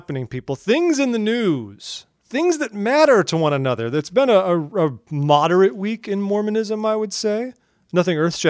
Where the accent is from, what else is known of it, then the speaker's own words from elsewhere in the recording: California, United States; now in Washington, United States; And I will get to unite with all my California peeps, of which I am one. I'm from Orange County, and my wife's from San Diego. So it's fun to go home.